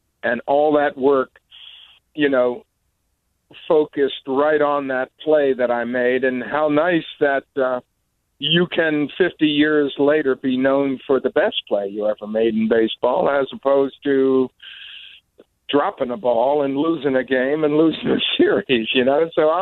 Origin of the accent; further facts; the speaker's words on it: Sparrows Point, Maryland, United States; growing up in Sparrows Point, Maryland, with a couple of uncles that worked in the medical examiner's office and a grandmother who married a Chinese cook